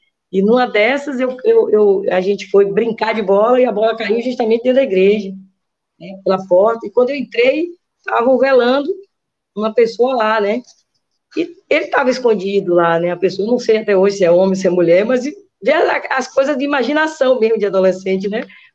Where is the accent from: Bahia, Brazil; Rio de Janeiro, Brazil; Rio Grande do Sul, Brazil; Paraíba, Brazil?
Bahia, Brazil; Camaçari; eu sou de Camaçari, que eu moro na Rua do Meio, número 39, Cleba